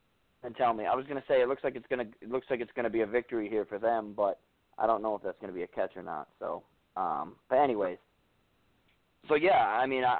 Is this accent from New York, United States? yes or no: yes; New York, United States; Like I said, especially being a New Yorker, being a Yankee fan, you know, we'd be here till 6 a.m. knowing it all.